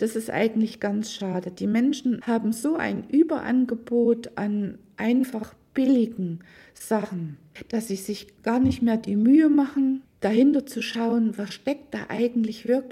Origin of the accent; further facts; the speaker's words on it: East Germany, Germany; Also ich stamme ja noch aus der DDR sozusagen. Ich habe die Textilproduktion in der DDR miterlebt, habe zu dieser Zeit gelernt und studiert